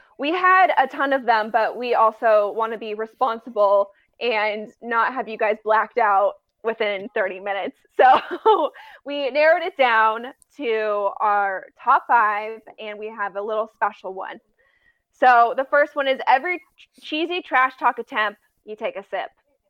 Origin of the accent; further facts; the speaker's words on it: Colorado, United States; born there; A little bit more when he played for the Broncos, since I was born in Colorado.